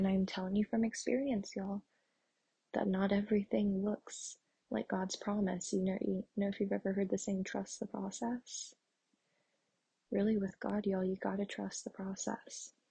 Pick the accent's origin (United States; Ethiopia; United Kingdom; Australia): United States; Indiana; my hometown is in Indiana. And I felt the Lord tell me that you're going to go back to Indiana.